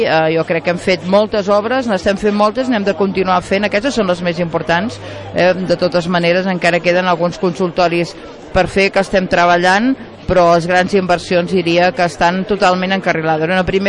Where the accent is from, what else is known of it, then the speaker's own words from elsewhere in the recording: Sant Gregori, Catalonia, Spain; Les Planes, jo saben que sóc de Sant Gregori, de forma part dels meus paisatges totalment, i de casa meva